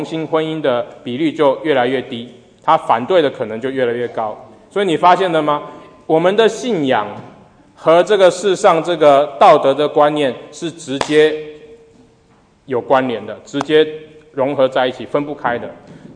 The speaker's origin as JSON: {"language": "Chinese", "country": "China", "lives_now": "Australia", "said": "那这当然跟我们从中国来的也有关系，因为我们中国来的都大多是"}